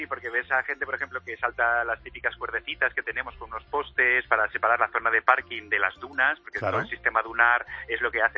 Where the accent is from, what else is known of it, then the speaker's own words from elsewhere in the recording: Barcelona, Catalonia, Spain; moved away as an adult; now in Formentera, Spain; Yo soy originario de Barcelona, llevo 10 años aquí.